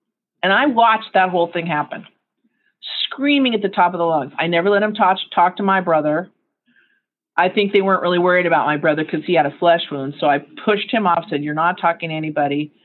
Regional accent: Fullerton, California, United States; I grew up in Fullerton, California, which is the north part of Orange County.

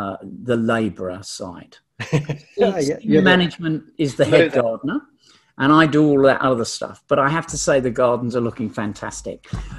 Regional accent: England, United Kingdom; moved away as an adult; now in New Zealand; I'm English, but I've been here in New Zealand, a resident for over 30 years

